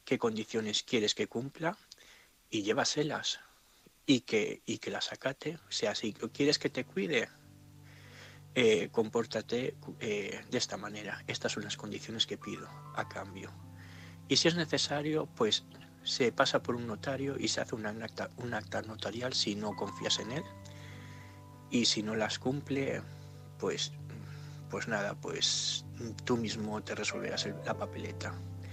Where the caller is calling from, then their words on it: Gandia, Valencian Community, Spain; de Gandía